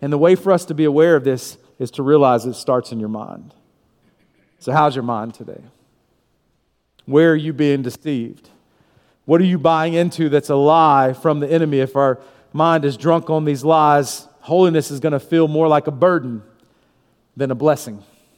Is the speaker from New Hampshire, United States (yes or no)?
no; Florida, United States; You know, I grew up in Florida, as Pastor said, and I'm in North Florida, a town of 600 people is where I grew up, in a real, real small area.